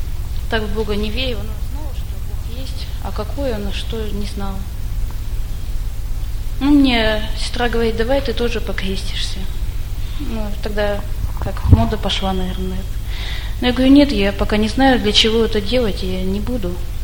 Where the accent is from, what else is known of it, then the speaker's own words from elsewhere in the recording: Ushtobe, Almaty Region, Kazakhstan; Ну, я родилась в Казахстане, вообще выросла в городе Уштобе.